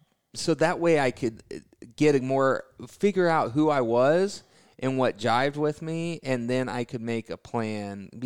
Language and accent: English; Kansas, United States; So coming back to Kansas, I bought an office in my hometown that was abandoned so I could get it for cheap.